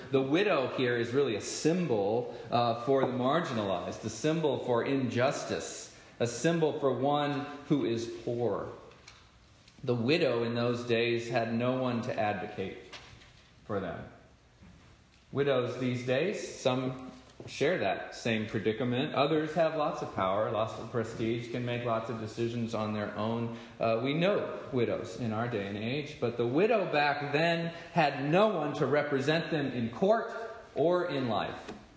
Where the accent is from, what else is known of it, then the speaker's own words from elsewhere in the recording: Houston, Texas, United States; now in Southern California, United States; we took a 2-week trip back to my hometown of Houston, Texas. Our little family of four drove out from Southern California across Interstate 10